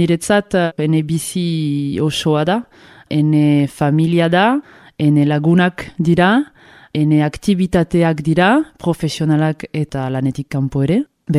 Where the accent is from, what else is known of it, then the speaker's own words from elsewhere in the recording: Bayonne, Nouvelle-Aquitaine, France; also born or lived in Pau; Pauen sortu nintzen, baina egia erran gaur erraiten dut Baionakoa naizela. Zenta amabi urterekin eldu nintzen Baionarat. Eta hortik goiti Baionakoa sentitzen naiz.